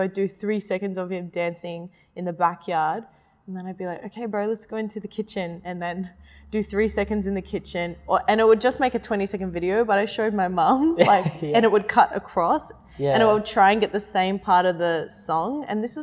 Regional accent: Sydney, New South Wales, Australia; So I was born in Sydney, Australia. My mum is Australian, my dad's originally from Tonga. I grew up out west in Busby, in Liverpool.

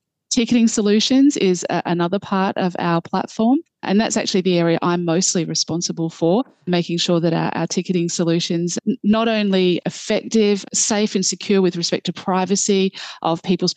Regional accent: Western Australia, Australia; I'm from Western Australia. That's the biggest part of our economy.

